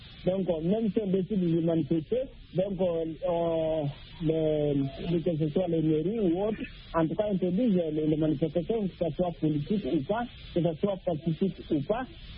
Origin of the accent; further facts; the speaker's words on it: Guinea; surtout dans mon pays d'origine, la Guinée-Conakry